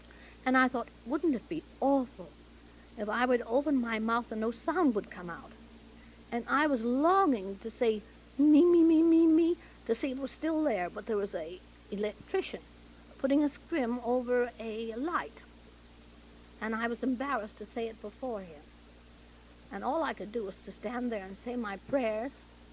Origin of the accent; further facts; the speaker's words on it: Canada; born there; I was born in Canada, and at that time had rather a harsh R.